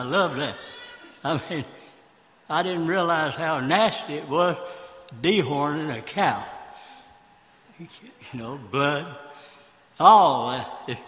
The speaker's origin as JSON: {"language": "English", "town": "Jonesboro", "region": "Arkansas", "country": "United States", "lives_now": "Grove, United States", "said": "Well, I'm from Jonesboro, Arkansas. I moved to Grove, Oklahoma. I quit farming, rice farming, and wanted to be in real estate."}